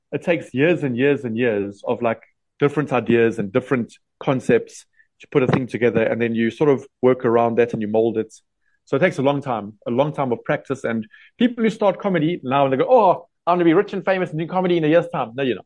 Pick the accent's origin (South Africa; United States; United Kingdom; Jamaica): South Africa; I think loving comedy and loving being South African is the same thing for me.